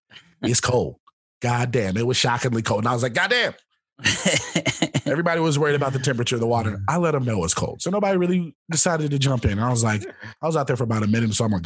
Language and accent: English; the South, United States; I am from the South, so I am all about that lake life.